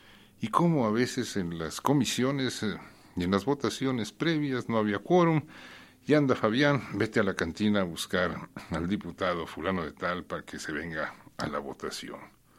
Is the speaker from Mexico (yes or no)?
yes; Mexico; como somos rimbombantes y mexicanos, hay que decir los dos apellidos